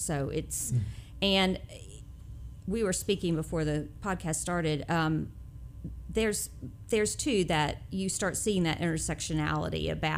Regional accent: Knoxville, Tennessee, United States; No, I grew up in Knoxville, Tennessee.

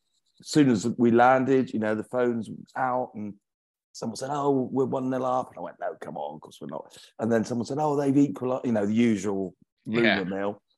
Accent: England, United Kingdom; But as an Englishman, I'm bound to have fond memories of 2018.

